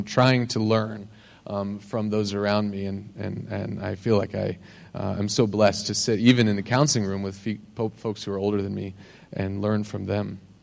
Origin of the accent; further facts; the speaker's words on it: United States; You know, I'm American, so I like coffee